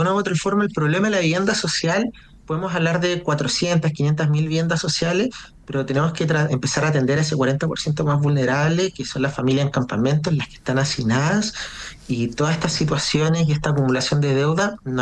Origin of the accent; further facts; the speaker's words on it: Valparaíso, Chile; Yo soy de Valparaíso